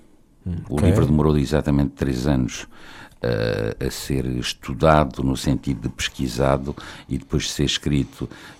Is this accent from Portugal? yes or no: yes; Portugal; also born or lived in France; Porque eu tinha um pé no lado nacional da coisa, isto é, enquanto português, e tinha o outro pé em França porque vivia lá